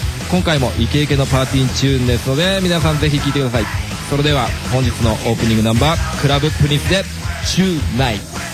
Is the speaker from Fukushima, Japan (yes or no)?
no; Saitama, Japan; この日は、僕のね地元の埼玉県の県民の日って言ってね